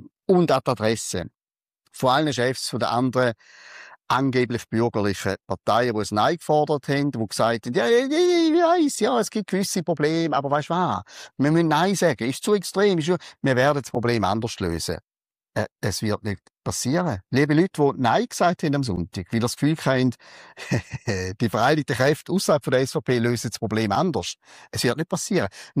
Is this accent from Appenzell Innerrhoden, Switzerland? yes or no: yes; Appenzell Innerrhoden, Switzerland; aus meiner alten Heimat, Appenzell-Innerrhoden.